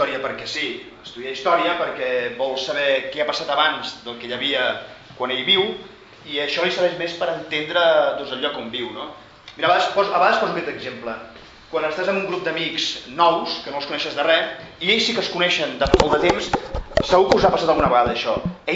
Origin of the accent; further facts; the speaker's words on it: Catalonia, Spain; Jo sóc català, però ara sóc un historiador.